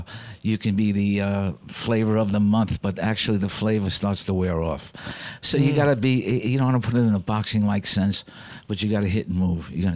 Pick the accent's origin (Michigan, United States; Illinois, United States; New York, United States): New York, United States; New York City; Look, my escapade started in New York. I'm a New Yorker.